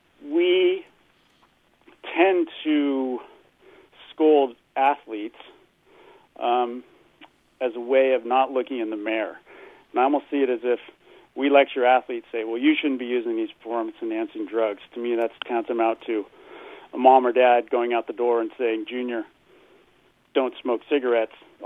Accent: San Diego, California, United States; born there; I mean, I was born in San Diego and still live here.

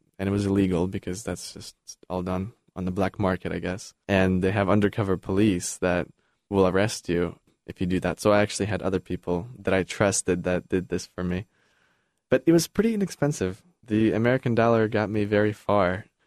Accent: Brest, Brest Region, Belarus; By the way, I'm from Brest, Belarus, and it's a city of over 300,000 people on the border of Poland in the west and Ukraine in the south.

